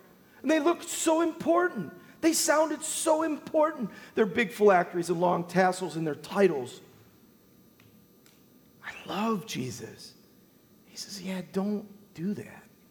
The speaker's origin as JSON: {"language": "English", "country": "United States", "said": "Now, I'm not a communist. I'm not even a socialist. I'm American."}